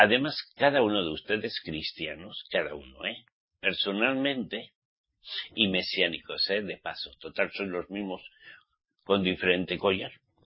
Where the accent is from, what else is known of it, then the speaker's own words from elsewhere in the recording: Spain; como español